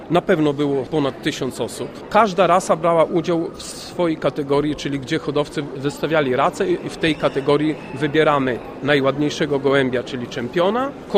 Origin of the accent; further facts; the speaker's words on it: Tomaszów Lubelski, Lublin Voivodeship, Poland; pochodzę z Tomaszowa Lubelskiego.